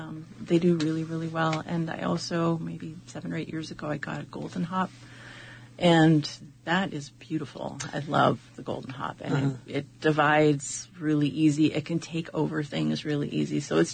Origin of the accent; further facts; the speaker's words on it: British Columbia, Canada; I'm from Vancouver Island area, and it's so different here.